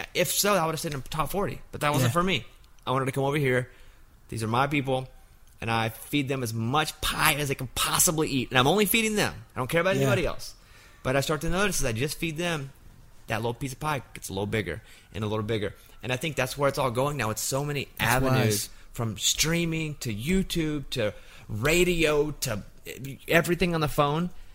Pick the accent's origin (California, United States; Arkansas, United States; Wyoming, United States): Arkansas, United States; And two, I'm from Arkansas.